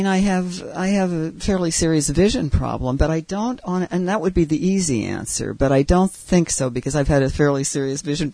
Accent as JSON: {"language": "English", "town": "Pittsburgh", "region": "Pennsylvania", "country": "United States", "tie": "born or raised there", "said": "And then I think early on in school, I grew up in Pittsburgh."}